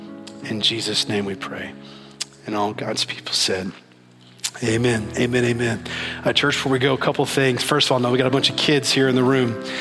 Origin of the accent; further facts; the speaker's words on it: Kentucky, United States; I'm from Kentucky.